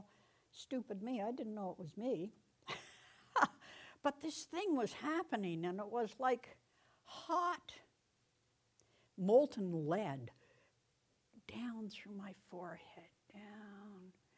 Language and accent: English; Niagara-on-the-Lake, Ontario, Canada; born there; also born or lived in Cambridge; we moved to Cambridge in 85, and my family, I was born in Niagara-on-the-Lake. My family's still that area, Niagara Falls, Fort Erie, Niagara-on-the-Lake, St. Catharines.